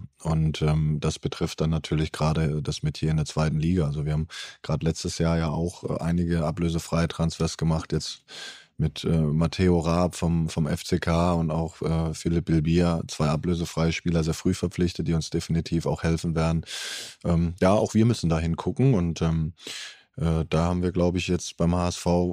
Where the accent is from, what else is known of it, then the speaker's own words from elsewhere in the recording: Heidelberg, Baden-Württemberg, Germany; Ich bin ja in Heidelberg aufgewachsen.